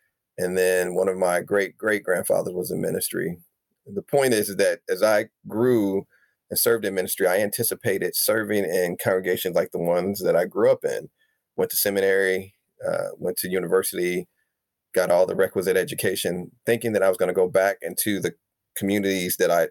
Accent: St. Louis, Missouri, United States; I'm a Black male, which means that I have a very particular experience growing up in St. Louis.

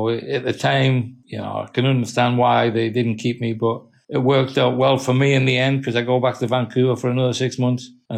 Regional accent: Newcastle, North East England, United Kingdom; I said, I'm from Newcastle in England.

